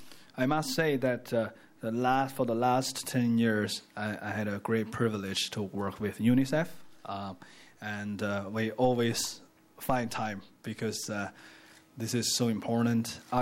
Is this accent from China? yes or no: yes; China; English is a second language; now in United States; also rest of the world, including my home country, China, obviously.